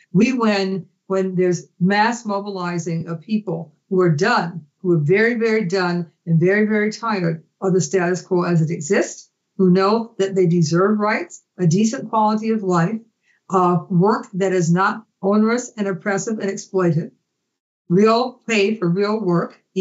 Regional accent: Cleveland, Ohio, United States; But do I build a politic based upon growing up in Cleveland, you know, as a twin, you know, on East 132nd Street?

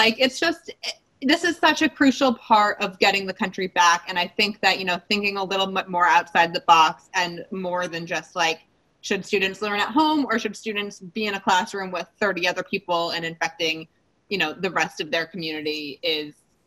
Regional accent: New Hampshire, United States; I grew up in New Hampshire.

